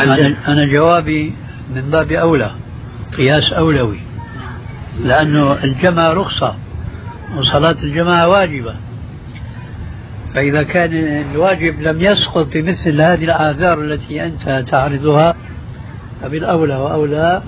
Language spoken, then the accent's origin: Arabic; Syria; كما يقولون عندنا في الشام